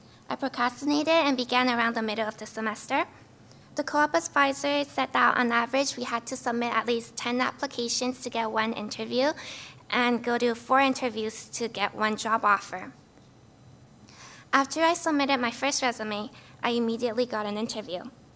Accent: Vancouver, British Columbia, Canada; I'm from Vancouver, and I'm a third-year business student.

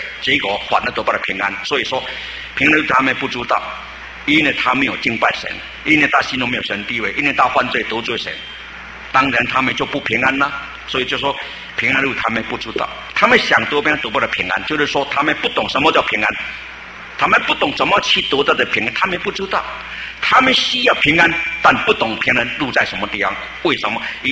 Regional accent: Fujian, China; 那我们这个福建啊，可以说文化相当高的啊，我们是福建人啊，以这个为荣耀啊。

